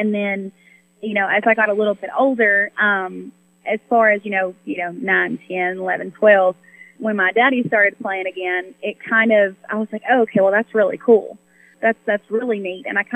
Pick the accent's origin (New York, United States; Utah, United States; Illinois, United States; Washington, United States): Illinois, United States; born there; also born or lived in Kentucky; So I was born in Illinois, and shortly after we moved, I think my first birthday was in Kentucky.